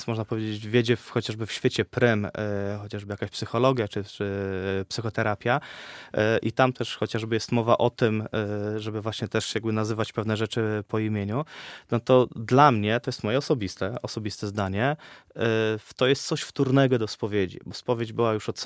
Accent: Białystok, Podlaskie Voivodeship, Poland; ja, który pochodzę z Białegostoku, a kiedy tutaj, załóżmy, też przyjechałem pracować właśnie na Górze Świętej Jany

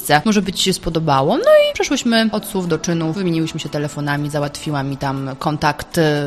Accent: Opole, Opole Voivodeship, Poland; moved away as an adult; jestem Opolanką od urodzenia. W 2006 wyjechałam do Grecji

